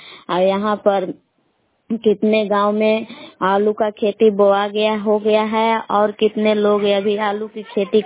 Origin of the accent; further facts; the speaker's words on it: Belaon, Bihar, India; मैं ग्राम बेलाव जिला कैमूर भभुआ के निवासी हूँ।